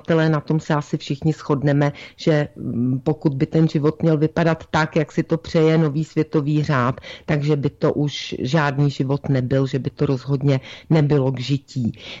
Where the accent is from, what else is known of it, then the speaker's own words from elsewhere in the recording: Prague, Czechia; já jsem z Prahy